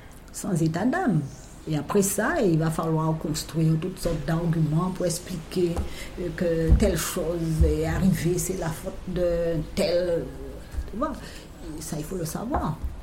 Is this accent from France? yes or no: yes; Guadeloupe, France; nous, Guadeloupéens, nous sommes Français depuis 1655.